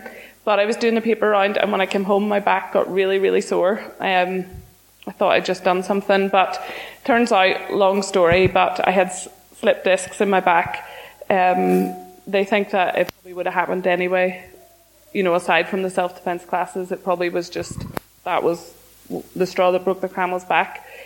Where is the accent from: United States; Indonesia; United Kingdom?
United Kingdom; Ballymoney, Northern Ireland; we grew up in Ballymoney, and I went to Dalriada